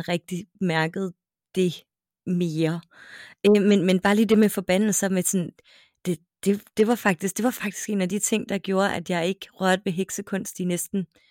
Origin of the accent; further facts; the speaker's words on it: Copenhagen, Capital Region of Denmark, Denmark; og så flyttede vi ud på Amager, og jeg havde det hårdt i skole